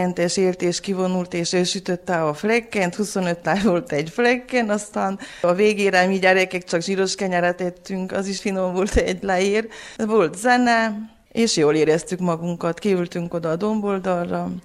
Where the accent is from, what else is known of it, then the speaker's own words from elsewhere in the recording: Vârghiș, Covasna, Romania; A szülőfalumban, Vargyason, gyerekként